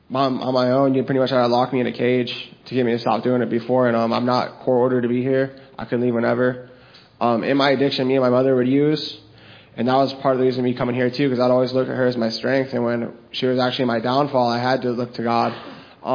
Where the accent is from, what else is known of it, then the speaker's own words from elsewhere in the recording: Bradenton, Florida, United States; And I'm 35. I'm from Bradenton.